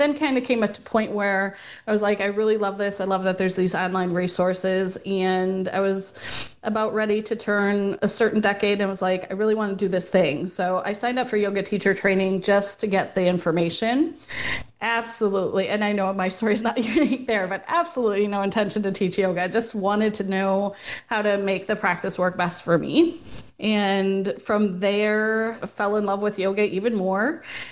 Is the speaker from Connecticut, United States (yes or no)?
no; Sheboygan, Wisconsin, United States; I was living in my hometown at the time, Sheboygan, Wisconsin